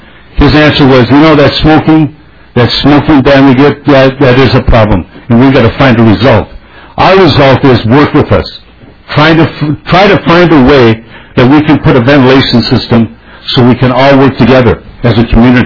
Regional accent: Minneapolis, Minnesota, United States; I came from Northeast to North Minneapolis to buy this bar, which was closed in a community that was run down, that I felt there could be opportunity to advance my community and be a part of the North Side, which I've lived all my life.

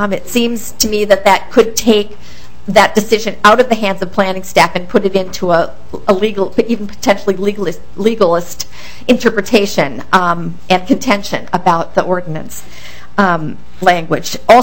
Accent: Florence Township, Minnesota, United States; I'm from Florence Township, and I appreciate you allowing me back.

